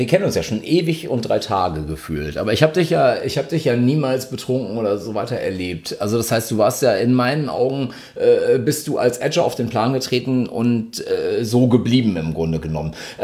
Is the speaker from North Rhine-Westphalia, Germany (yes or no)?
yes; North Rhine-Westphalia, Germany; Ich komme aus einem westfälischen Haushalt, wo es morgens früh schon zum Frühstück Zwiebelmettwurst daumendick auf dem Brot gab.